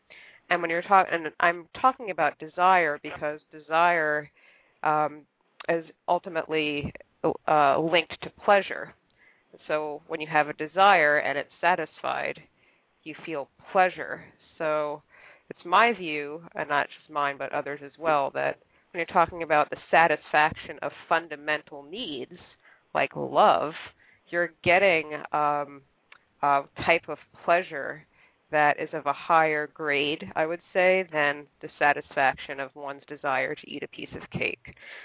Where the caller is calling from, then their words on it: Brussels, Brussels-Capital Region, Belgium; I'm calling from Brussels, Belgium.